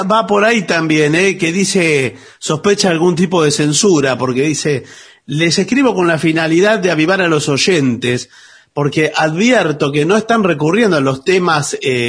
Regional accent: Esquel, Chubut, Argentina; now in Pernambuco, Brazil; pero vivo en Pernambuco, en Brasil. Mire qué cambio de todo, de lugar, de clima.

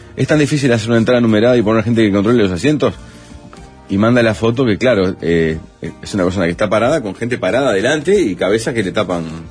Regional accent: Uruguay; como todo uruguayo

